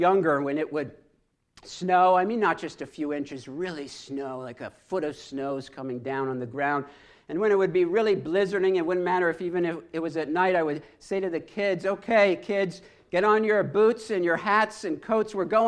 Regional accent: Philadelphia, Pennsylvania, United States; I'm from Philadelphia.

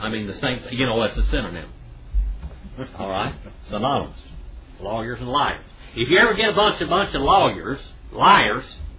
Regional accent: United States; Well, that's because I are one. I am an Indian.

